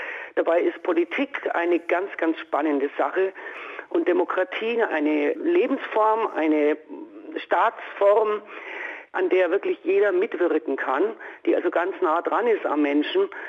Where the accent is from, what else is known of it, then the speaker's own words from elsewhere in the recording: Bavaria, Germany; wie man in Bayern so schön sagt, ich bin ja aus Bayern